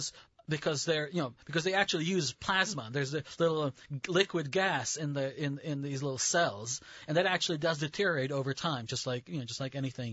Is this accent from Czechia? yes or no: yes; Czechia; I'm from the Czech Republic. It used to be Czechoslovakia, so it used to be one country, one federal country.